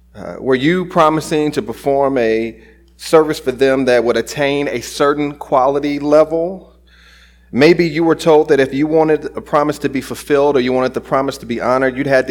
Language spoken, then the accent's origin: English; St. Louis, Missouri, United States; When I grew up, or where I grew up in North St. Louis